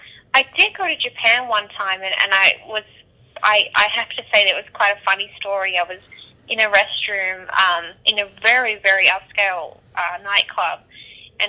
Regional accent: Melbourne, Victoria, Australia; now in Los Angeles, United States; I actually did get quite the culture shock when I came from Melbourne.

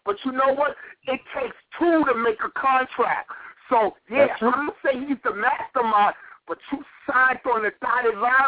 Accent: The Bronx, New York, United States; Growing up in the Bronx and listening to hip-hop, when I listened to West Coast rap, they was more ignorant.

